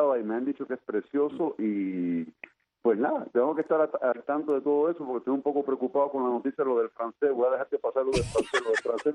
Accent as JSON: {"language": "Spanish", "town": "Guanajay", "region": "Artemisa", "country": "Cuba", "tie": "born or raised there", "said": "en representación a mi pueblo de Guanajay"}